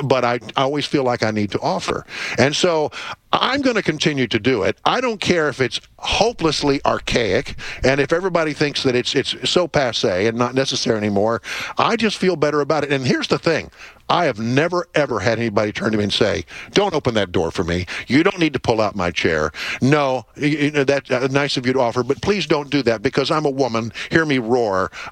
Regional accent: Texas, United States; I'm from Texas, and my mother raised me to show respect for the women.

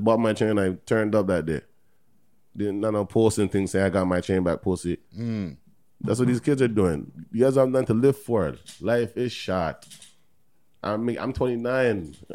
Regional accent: Toronto, Ontario, Canada; born there; I'm a Canadian. … I was born in Canada, Toronto. My dad is Ghanaian.

